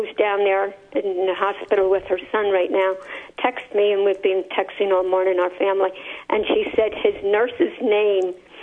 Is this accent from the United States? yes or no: no; Ireland; I was raised in Ireland